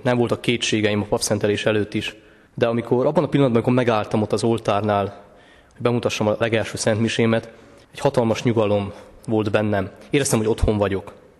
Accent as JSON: {"language": "Hungarian", "town": "Csíkszentgyörgy", "region": "Harghita", "country": "Romania", "tie": "born or raised there", "said": "Éppen ezért volt élmény, tehát otthon Csíkszentgyörgyön."}